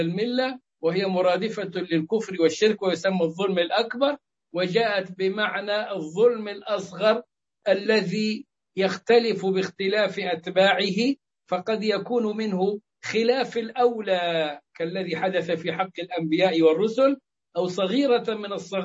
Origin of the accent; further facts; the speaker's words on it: Upper Egypt, Egypt; واحد صعيدي مثلي، أنا صعيدي